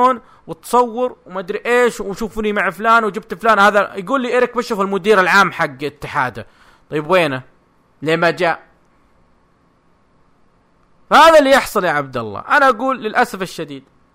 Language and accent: Arabic; Jeddah, Makkah Province, Saudi Arabia; اللي صار عندنا في جدة